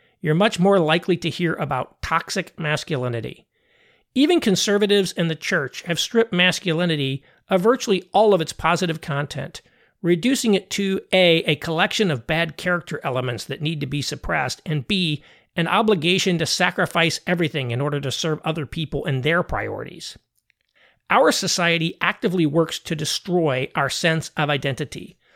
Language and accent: English; United States; I'm also an American. This is my country. Americans are my people.